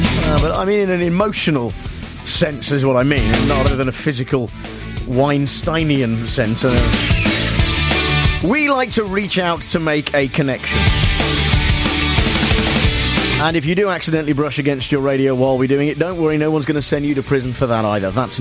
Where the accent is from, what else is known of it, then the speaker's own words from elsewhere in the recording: Nuneaton, West Midlands, United Kingdom; And Nuneaton is where I'm from. I am from Nuneaton. I grew up in Nuneaton, in Warwickshire.